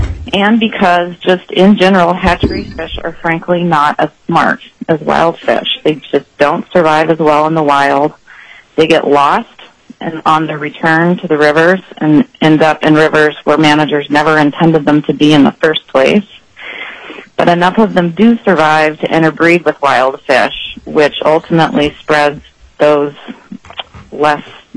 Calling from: Seattle, Washington, United States; As I said, I'm calling from Seattle, Washington, where I'm currently working on my PhD

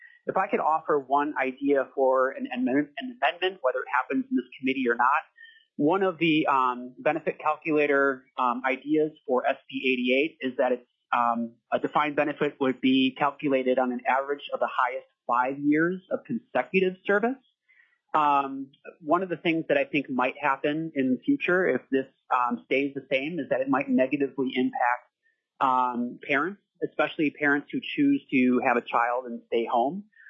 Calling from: Chugiak, Alaska, United States; I'm calling from Chugiak, Alaska.

